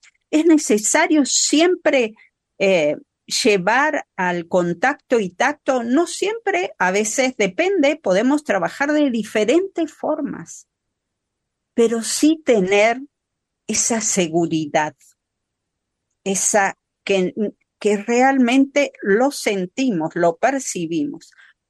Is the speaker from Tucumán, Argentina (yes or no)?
yes; San Miguel de Tucumán, Tucumán, Argentina; mi infancia fue en San Miguel de Tucumán, en los cerros